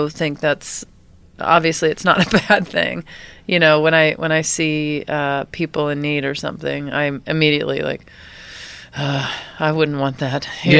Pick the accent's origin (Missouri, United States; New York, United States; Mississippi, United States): Mississippi, United States; Pass Christian; Past Christian, Mississippi.